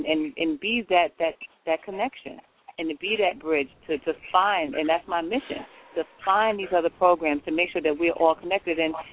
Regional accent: Brooklyn, New York, United States; I was born and raised in the Brownsville community in Brooklyn, which I will always feel is my home.

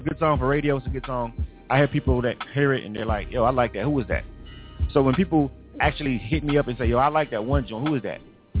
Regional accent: the South, United States; Motherfucker, I'm from the South and I live in the South.

